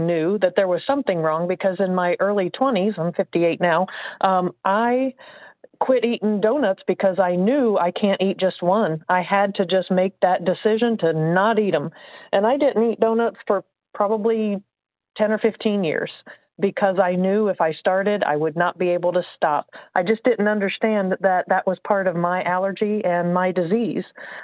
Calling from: Indiana, United States; I'm calling from Indiana.

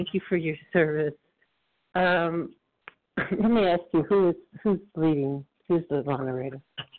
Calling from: Texas, United States

